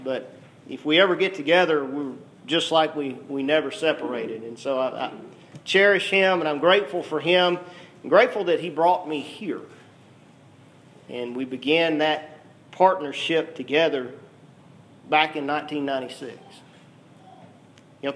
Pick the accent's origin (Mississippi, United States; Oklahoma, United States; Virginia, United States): Mississippi, United States; moved away; I was a kid from Mississippi, born and raised on a dairy farm. Moved to West Tennessee, didn't know anything about West Tennessee